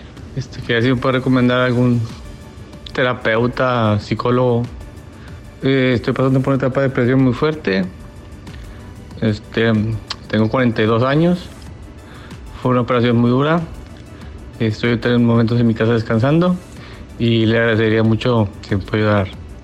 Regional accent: Monterrey, Nuevo León, Mexico; now in Houston, United States; radico en la ciudad de Houston. Soy de Monterrey

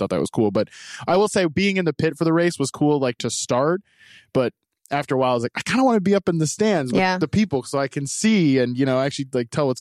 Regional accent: the South, United States; See, I grew up in the South, but I guess I avoided the stereotype.

